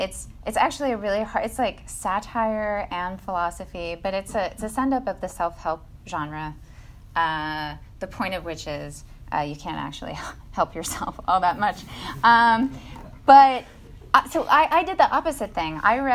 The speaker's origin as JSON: {"language": "English", "region": "Midwest", "country": "United States", "tie": "born there", "said": "I'm a Midwesterner by birth"}